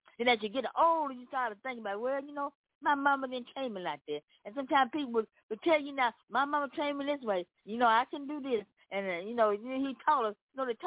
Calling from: Memphis, Tennessee, United States; I'm coming from Memphis, Tennessee.

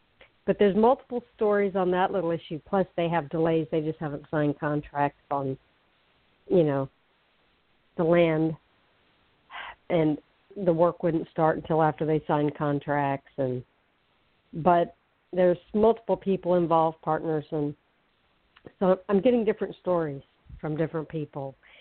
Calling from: Florida, United States; I'm calling from Florida.

